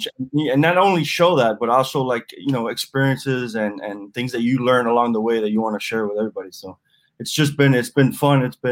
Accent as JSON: {"language": "English", "town": "Miami", "region": "Florida", "country": "United States", "tie": "born or raised there", "said": "I'm a avid angler down here in Miami, Florida. So I'm a native."}